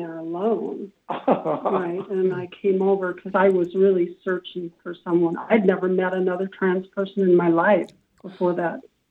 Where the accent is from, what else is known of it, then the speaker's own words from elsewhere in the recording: Washington, United States; We're in the desert here, so whenever we mention that we're from Washington, people think we're in the rain and the mountains and the forest, but there's none of that here